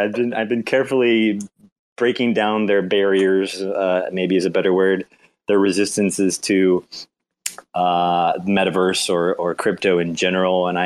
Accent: Kansas City, Missouri, United States; I'm from Kansas City, and it's Kansas City, Missouri, and right smack in the Midwest.

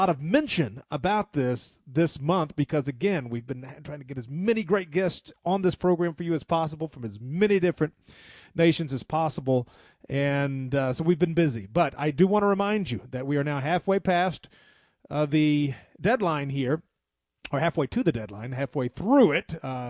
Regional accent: the South, United States; now in Montana, United States; I am proud to have been born and raised in the South. I am now lucky to live in an area of Montana where most people don't lock their doors

